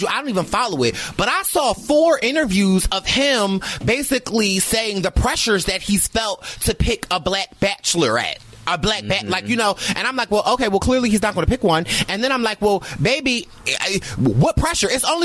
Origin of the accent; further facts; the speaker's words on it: Philadelphia, Pennsylvania, United States; I'm from Philadelphia